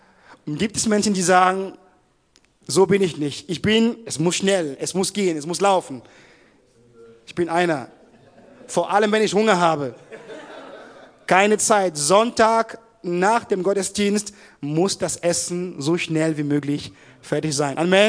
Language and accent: German; Cameroon; Ich stelle mich nochmal kurz vor. Ich komme ursprünglich aus Kamerun, wie viele von euch hier.